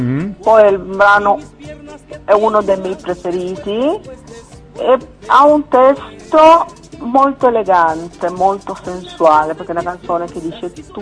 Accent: Costa Rica; Sono di Costa Rica, l'unico paese al mondo che non ha l'esercito. E ho 9 fratelli.

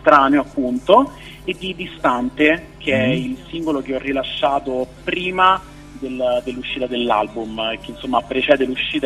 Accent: Rome, Lazio, Italy; ho 26 anni e vengo da Roma

